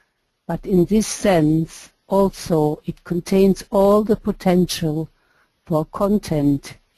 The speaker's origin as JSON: {"language": "English", "country": "Germany", "lives_now": "England, United Kingdom", "said": "I live in England, but I am German."}